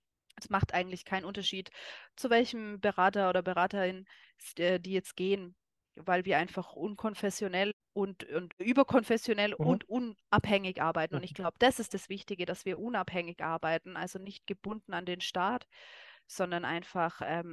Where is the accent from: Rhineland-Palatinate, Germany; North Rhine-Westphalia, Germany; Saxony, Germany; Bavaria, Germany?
Bavaria, Germany; Nuremberg; now in Tautenbronn, Germany; Gebürtige Nürnbergerin, jawohl.